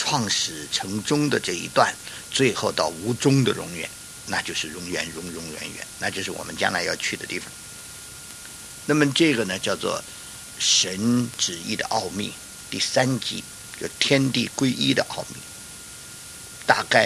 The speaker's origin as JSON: {"language": "Chinese", "region": "Beijing", "country": "China", "accent": "Beijing", "said": "用我们北京话说，就是地根儿就有的"}